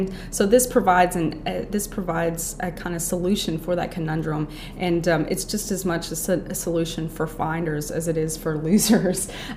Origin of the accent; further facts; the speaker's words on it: Dallas, Texas, United States; I am actually from Dallas, which is maybe part of my interest in gloves. We don't have to wear them quite so much down there.